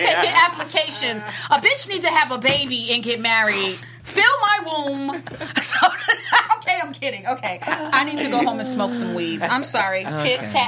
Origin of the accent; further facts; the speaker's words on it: New York, United States; first of all, being a New Yorker, we're raised to just be real and honest and not hold you up, right?